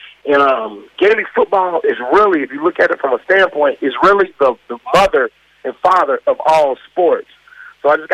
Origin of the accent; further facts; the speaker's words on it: Florida, United States; I'm from Florida. I'm American.